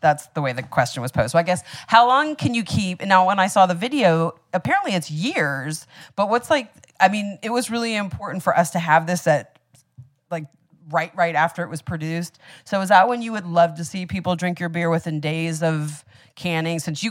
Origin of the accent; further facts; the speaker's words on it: Miami, Florida, United States; which I grew up in Miami.